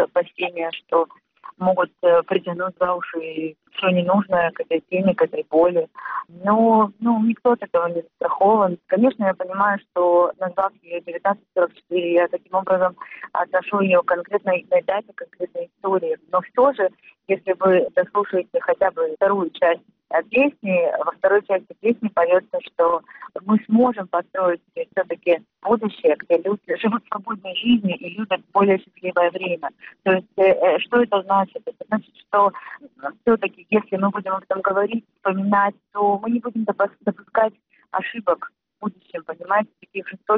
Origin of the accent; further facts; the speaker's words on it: Crimea, Ukraine; also born or lived in Central Asia; now in Kyiv, Ukraine; для меня дом, конечно, это все-таки Крым. Все-таки это ощущение родины 100%. Это там, где похоронены мои бабушки, дедушки и так далее.